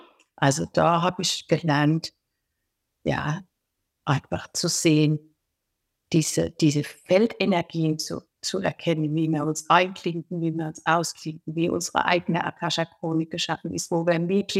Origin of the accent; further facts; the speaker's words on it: Hesse, Germany; born there; bei euch in Heppenheim, also ich bin in Hessen geboren, Heppenheim ist die Kreisstadt, von meinem Wohnort, meinem Geburtsort